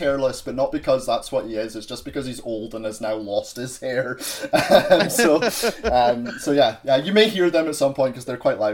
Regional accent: Scotland, United Kingdom; So that's the only good thing about being Scottish and being stuck inside, because it is freezing here just now.

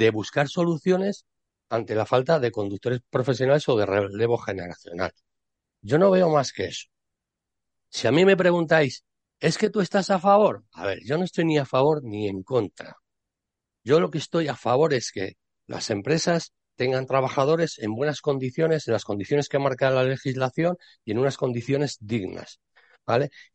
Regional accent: Spain; La cuestión es que, vale, estamos en España, somos españoles.

